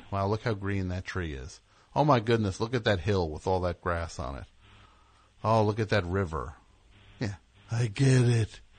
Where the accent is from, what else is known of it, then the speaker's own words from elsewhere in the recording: United States; I'm from America. Those Lord of the Rings movies are terrible.